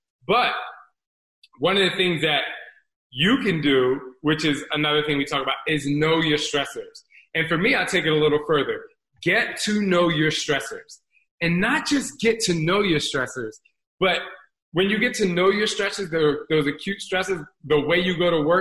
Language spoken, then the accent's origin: English; New Jersey, United States; I grew up in Jersey, we didn't see a lot of them.